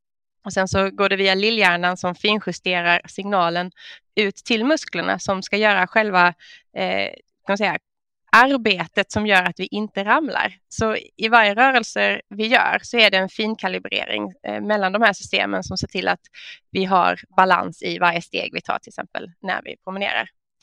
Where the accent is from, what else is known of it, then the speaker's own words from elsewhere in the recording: Sweden; Ja, som svensk så brukar man ju börja med sina yrkestitlar.